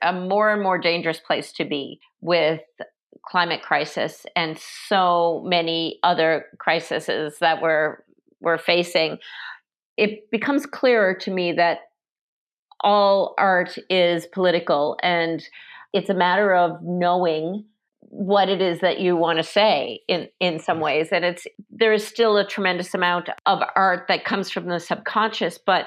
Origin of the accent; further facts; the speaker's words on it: Newfoundland and Labrador, Canada; even though I'm from Newfoundland, and as I said, we're swimming in it